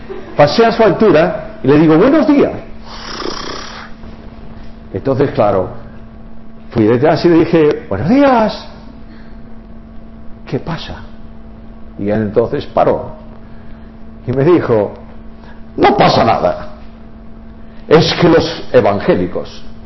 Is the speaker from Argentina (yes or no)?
no; Spain; pero yo soy español.